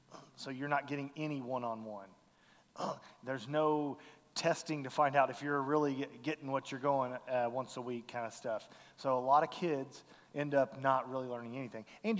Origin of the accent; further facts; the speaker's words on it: Fort Worth, Texas, United States; You know, I would say I'm a Texan because I was born and bred here in Fort Worth.